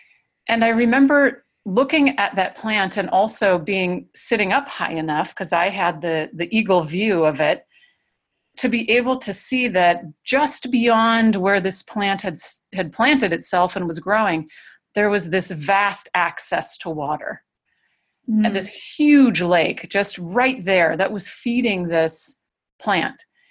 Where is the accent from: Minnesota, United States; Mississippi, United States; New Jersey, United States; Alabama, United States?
Minnesota, United States; And I grew up in Minnesota, so there's lots of camping to be done here in Minnesota, and beautiful camping.